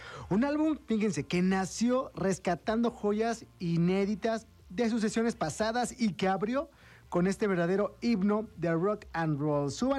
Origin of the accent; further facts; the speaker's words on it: Mexico; como mexicanos, somos muy orgullosos de poder, pues, festejar, de poder seguir llevando nuestras tradiciones.